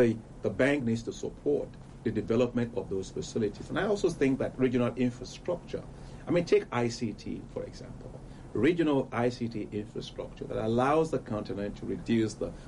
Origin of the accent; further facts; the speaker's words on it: Nigeria; I'm from Nigeria